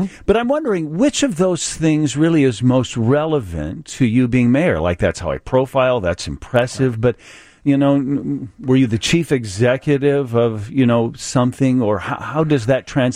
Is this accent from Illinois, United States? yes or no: yes; Chicago, Illinois, United States; born there; I mean, I'm not running for mayor, but I was born in Chicago and love this city